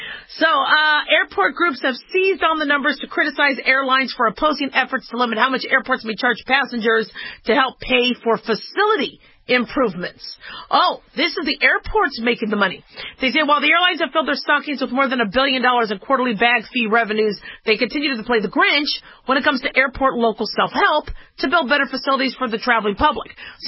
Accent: Las Vegas, Nevada, United States; I come from Las Vegas, Nevada

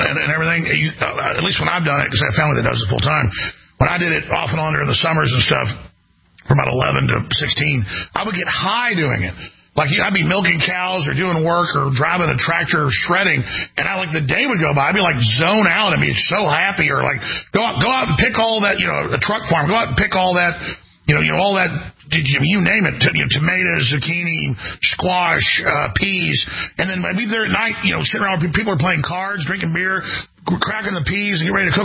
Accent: Texas, United States; But growing up in East Texas, it was amazing.

